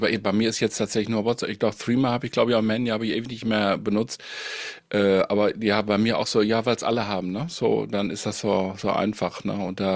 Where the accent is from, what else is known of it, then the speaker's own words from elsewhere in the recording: Münster, North Rhine-Westphalia, Germany; Ich komme aus Münster, muss ich dazu sagen.